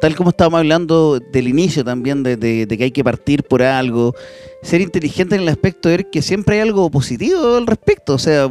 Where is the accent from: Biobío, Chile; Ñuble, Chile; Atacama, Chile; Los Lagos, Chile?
Ñuble, Chile; Coihueco; Yo soy, de hecho, mi pueblo natal, Coihueco, yo era coihuecano.